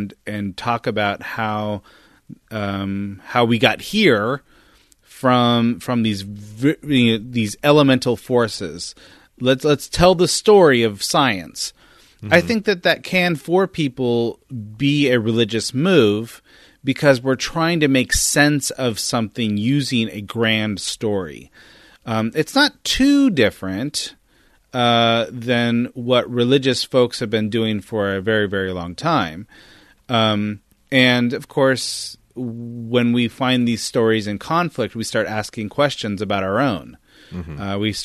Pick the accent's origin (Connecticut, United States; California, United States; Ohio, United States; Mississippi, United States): California, United States; I grew up in Northern California